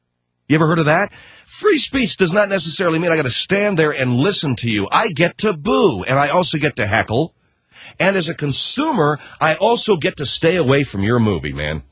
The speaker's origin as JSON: {"language": "English", "country": "Ireland", "said": "because I'm good looking and I'm Irish and I got the love of Jesus in my beautiful blue eyes"}